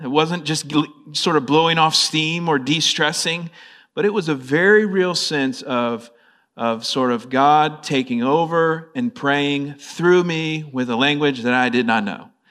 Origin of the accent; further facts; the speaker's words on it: Florida, United States; I'm from Florida, but I was living in North Carolina at that time.